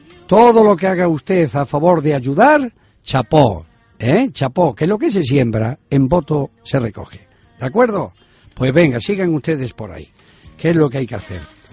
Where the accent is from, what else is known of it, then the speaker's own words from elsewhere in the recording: Spain; que como somos españoles, qué triste.